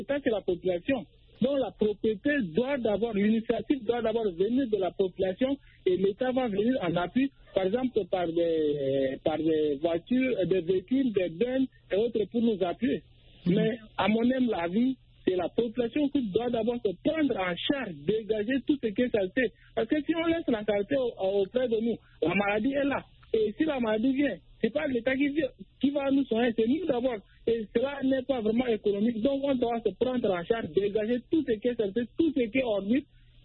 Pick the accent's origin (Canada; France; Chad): Chad; N'Djamena; Par exemple, ici, chez moi, en Niamena, les jeunes s'organisent par quartier.